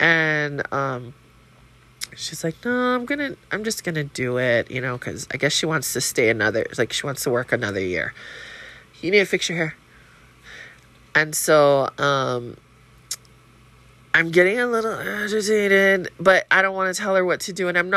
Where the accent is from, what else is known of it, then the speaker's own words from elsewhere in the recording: Hawaii, United States; because we're from Hawaii, we're like, these aren't here